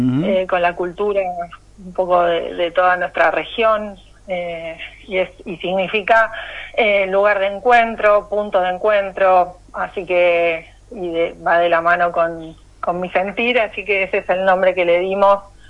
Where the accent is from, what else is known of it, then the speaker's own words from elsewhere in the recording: Punta Alta, Buenos Aires Province, Argentina; also born or lived in Ushuaia; Yo soy de Punta Alta.